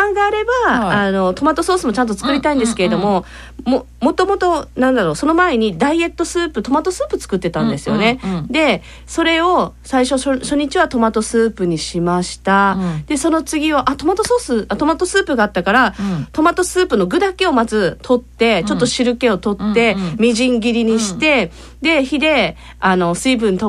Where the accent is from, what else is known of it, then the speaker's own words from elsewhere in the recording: Okinawa, Japan; 私の中のなんか沖縄出身の渾身のタコライス